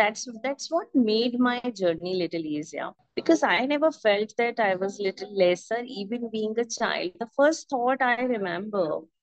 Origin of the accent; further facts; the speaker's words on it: Jhansi, Uttar Pradesh, India; born there; I was born in Jhansi, which is a very small town, and it is known for Jhansi Ki Rani.